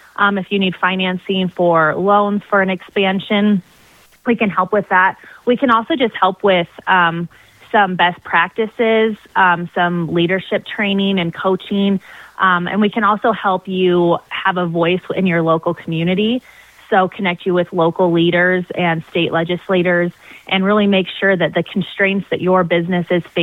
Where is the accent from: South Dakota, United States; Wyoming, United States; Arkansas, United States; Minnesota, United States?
Wyoming, United States; Grable; So I'm actually from Grable, Wyoming, and then I went to the University of Wyoming for school.